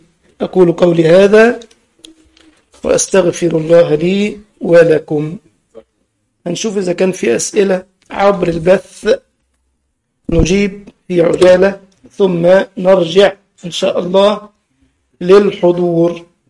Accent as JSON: {"language": "Arabic", "country": "Egypt", "said": "انا لست سعوديا ولا بحرانيا، صح، ولست كويتيا ولا قطريا، انا مصري"}